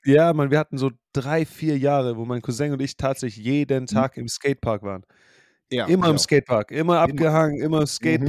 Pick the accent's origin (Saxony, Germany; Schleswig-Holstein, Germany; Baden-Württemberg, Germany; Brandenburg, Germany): Baden-Württemberg, Germany; Stuttgart; Also ich bin in Stuttgart geboren, in Stuttgart aufgewachsen, aber dann irgendwann als Teenager so 20 Minuten raus aus der Stadt gezogen. Und da, also für mich war das, ich habe das als Dorf empfunden.